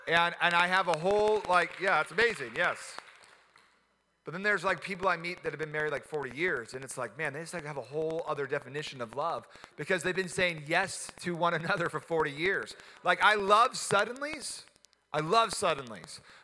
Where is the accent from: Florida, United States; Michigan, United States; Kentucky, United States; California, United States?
California, United States; I'm a surfer from Southern California.